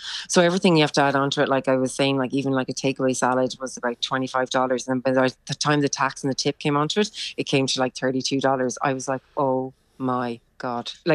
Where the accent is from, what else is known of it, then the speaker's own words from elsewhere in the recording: Ireland; probably because as Irish people, we've been traveling so much and we've been away.